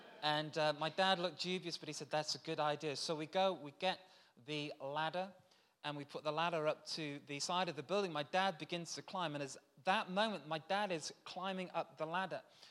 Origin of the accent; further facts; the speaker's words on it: Lagos, Nigeria; But I was born in Africa, I was born in Lagos, I was brought up as a small child in Nigeria.